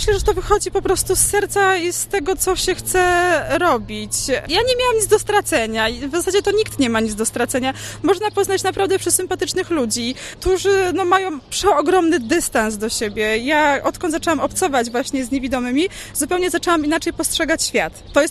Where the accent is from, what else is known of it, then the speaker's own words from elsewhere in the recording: Sopot, Pomeranian Voivodeship, Poland; ogólnie jestem z Sopotu